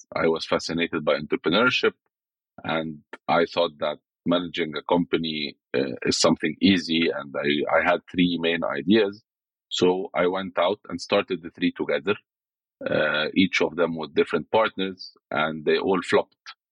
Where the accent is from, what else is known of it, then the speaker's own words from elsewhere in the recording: Cairo, Cairo Governorate, Egypt; I was born in Cairo in 1986. Cairo is a very hot city in Egypt.